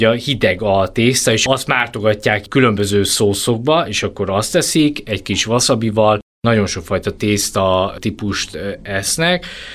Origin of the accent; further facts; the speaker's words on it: Hungary; én azt javaslom, hogy inkább az emberek ezt a 2-3 csillagos, én magyarként mondom